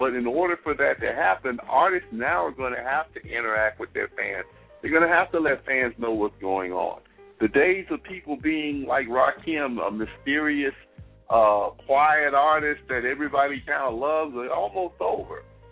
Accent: Mississippi, United States; I'm from Mississippi. I know some of you on the line are from Mississippi.

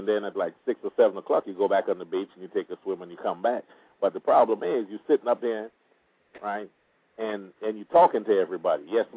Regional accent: Trinidad & Tobago; You know what? I'm from Trinidad and Tobago.

